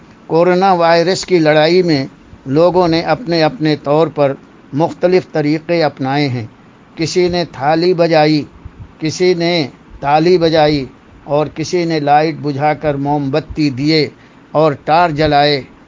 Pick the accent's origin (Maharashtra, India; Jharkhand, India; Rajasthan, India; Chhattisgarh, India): Maharashtra, India; Nagpur; नागपुर का रहने वाला हूँ। अपने देश हिंदुस्तान का मामूली नागरिक हूँ